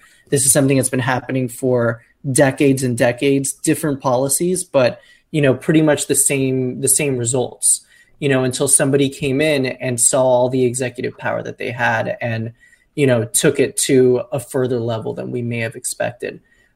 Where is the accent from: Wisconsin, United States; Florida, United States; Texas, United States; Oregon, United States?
Florida, United States; Miami; My grandparents on my mother's side were undocumented immigrants from Colombia, and I'm from Miami. So I, you know, this is my culture.